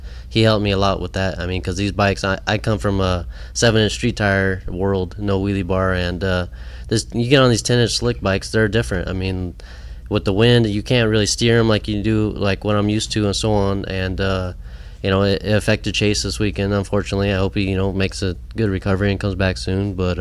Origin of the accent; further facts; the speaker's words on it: Pomona, California, United States; That's my hometown. I grew up 20 minutes from there, so I'm going to have so much family and stuff there.